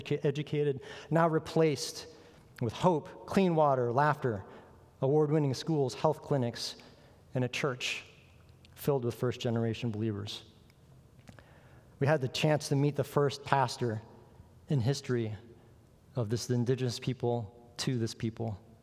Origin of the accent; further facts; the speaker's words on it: Florida, United States; Now, we are from Florida.